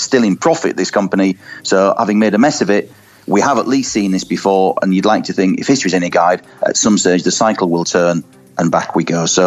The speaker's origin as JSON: {"language": "English", "town": "York", "region": "Yorkshire and the Humber", "country": "United Kingdom", "tie": "born or raised there", "lives_now": "Brighton, United Kingdom", "said": "It's based in my hometown of York rather than my adopted hometown of Brighton."}